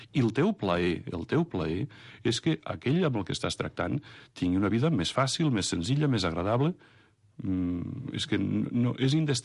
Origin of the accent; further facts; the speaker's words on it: Lleida, Catalonia, Spain; a Lleida, jo soc de Lleida i he viscut, pues, fins a acabar la carrera.